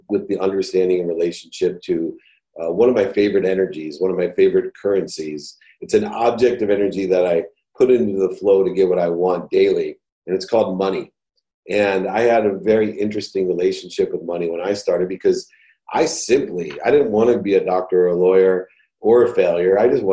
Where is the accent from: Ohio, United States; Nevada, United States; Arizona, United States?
Ohio, United States; Akron; And I grew up in Akron, Ohio, with a single mom, six kids, a mom who worked two jobs just to support us with food and clothes.